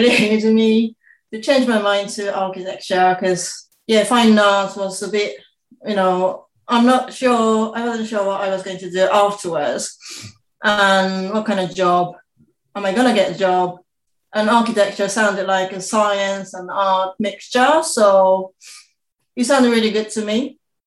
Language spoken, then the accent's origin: English; Kanagawa, Japan; moved away as an adult; now in United Kingdom; I was born in Japan, Kanagawa, which is next to Tokyo. And I spent the first 20 years in Japan. I came to study in the UK.